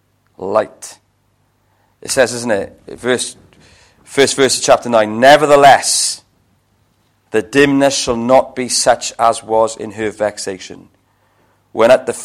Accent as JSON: {"language": "English", "region": "Wales", "country": "United Kingdom", "said": "I remember my best moment ever was going to watch Wales against England in the Rugby World Cup. And it was in Twickenham, the home of English rugby. It was their World Cup. They played Wales. And we won."}